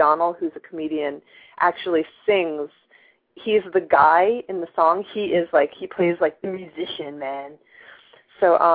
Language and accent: English; Maine, United States; I grew up in Maine